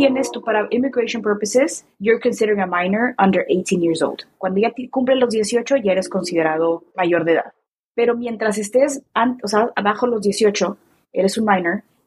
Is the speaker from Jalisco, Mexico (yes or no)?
no; Mexico City, Mexico; moved away as an adult; also born or lived in Philadelphia; now in Chicago, United States; Mi hermana nació en Filadelfia y luego nos regresamos a México. Mi familia es de la Ciudad de México. Yo crecí en la Ciudad de México. Regresamos cuando yo tenía apenas como un año. Entonces yo realmente crecí ahí y hace 12 años me vine a Chicago a estudiar la maestría.